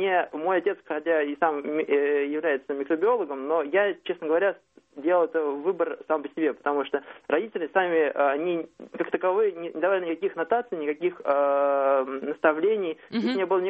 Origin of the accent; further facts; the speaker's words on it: Moscow, Russia; я из Москвы.